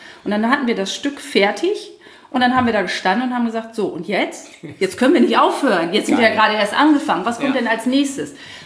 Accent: Langförden, Lower Saxony, Germany; Ich komme aus Langenfürden.

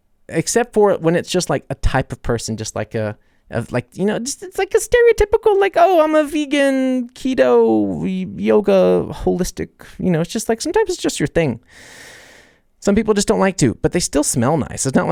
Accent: United States; I had pet names for cars, but I'm American.

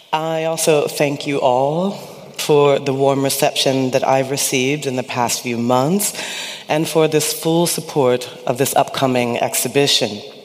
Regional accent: Chicago, Illinois, United States; the neighborhood in which I was raised. I had no choice in the matter, but I feel very lucky that I was born in Chicago.

